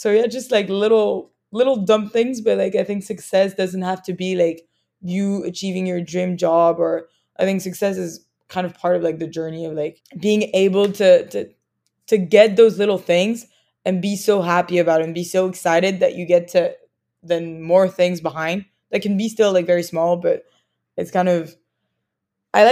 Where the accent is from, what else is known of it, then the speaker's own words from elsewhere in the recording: Paris, Île-de-France, France; also born or lived in London, United Kingdom / Spain; now in Los Angeles, United States; growing up in Paris, then to London, then I forgot to mention, but I spent a few months like from study abroad, like in Australia.